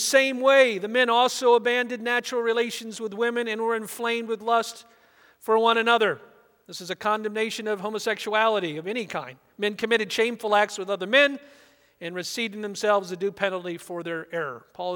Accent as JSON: {"language": "English", "region": "California", "country": "United States", "tie": "born or raised there", "said": "She grew up in Boulder, Colorado. I grew up out in Southern California."}